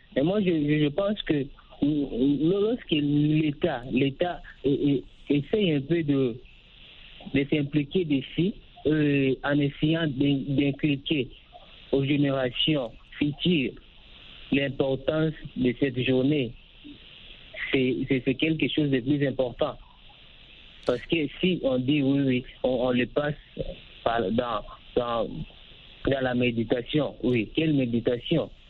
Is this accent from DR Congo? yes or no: yes; DR Congo; nous sommes Congolais, nous sommes de la RDC